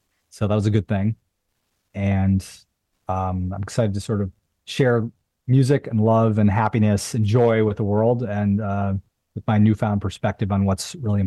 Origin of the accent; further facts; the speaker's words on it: Buffalo, New York, United States; And I'm from Buffalo, so that's that was like a big deal for me.